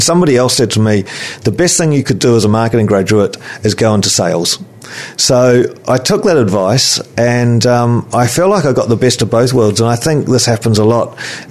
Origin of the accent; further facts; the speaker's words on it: Rothesay Bay, Auckland, New Zealand; we moved up and lived on the shore. So we grew up in Rossay Bay, went to Rangitoto College, and then I went on to Auckland University, and from there on to work.